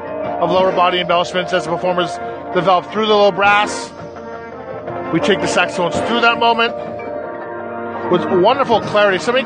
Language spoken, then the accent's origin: English; San Diego, California, United States; I'm from San Diego, California.